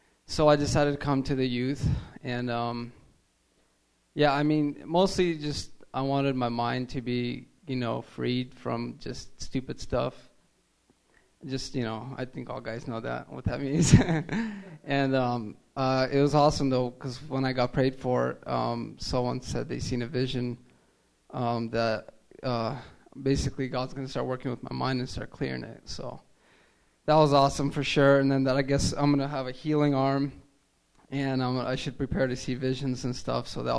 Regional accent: Las Vegas, Nevada, United States; All right … I'm from Vegas.

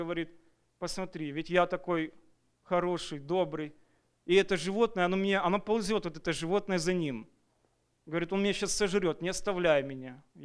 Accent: Tacoma, Washington, United States; я из Такомы.

